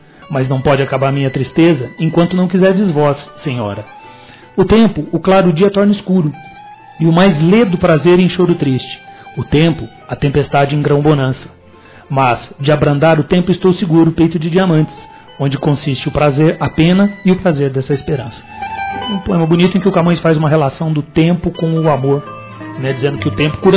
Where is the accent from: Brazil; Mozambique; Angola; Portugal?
Brazil; Guaxupé, Minas Gerais; now in São Paulo, Brazil; eu sou de Guaxupé com muito orgulho. Eu sou. A minha família é daqui. Eu estou fora de São Paulo, mas não perdi. Estou fora de Guaxupé, estou em São Paulo. Eu trabalho em São Paulo.